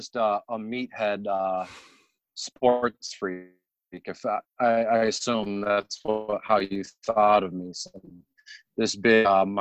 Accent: Detroit, Michigan, United States; Born and raised in Detroit on the east side. I do not live in Detroit anymore. I'm about 20 minutes north.

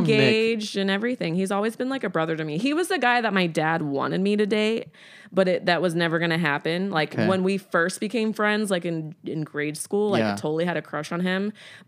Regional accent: Eugene, Oregon, United States; So I grew up in Eugene, which is about an hour and a half.

